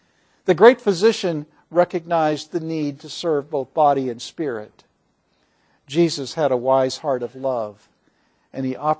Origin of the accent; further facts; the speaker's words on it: Scotland, United Kingdom; Now, admittedly, I'm Scottish, so I like two-for-one deals.